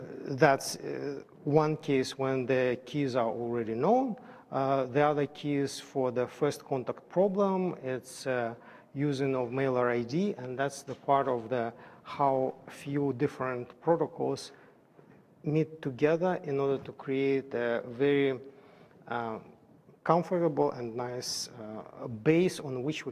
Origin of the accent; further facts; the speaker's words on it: Canada; Sorry, I'm Canadian, I'm floating here.